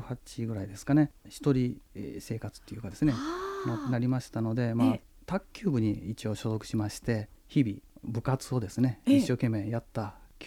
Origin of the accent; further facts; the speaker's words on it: Mitoyo, Kagawa, Japan; 出身はですね、香川県の西の方の現在三豊市と、言われているところなんですけども。